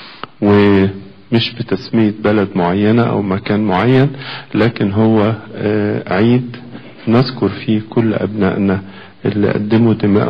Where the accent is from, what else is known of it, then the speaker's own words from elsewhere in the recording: Egypt; احنا كمصريين